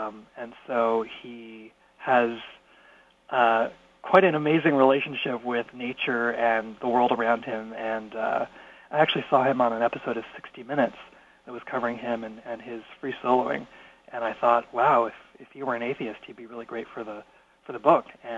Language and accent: English; New York, United States; So I actually met him in my hometown in New York when he was visiting.